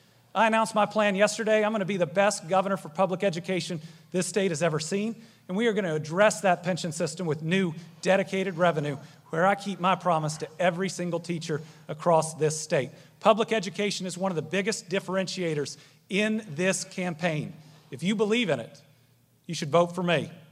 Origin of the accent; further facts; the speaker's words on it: Kentucky, United States; I'm a graduate from Fayette County's public schools